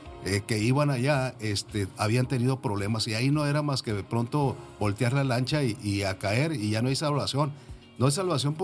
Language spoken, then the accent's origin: Spanish; Los Mochis, Sinaloa, Mexico; now in Ciudad Juárez, Mexico; Soy originario de Los Mochis, Sinaloa.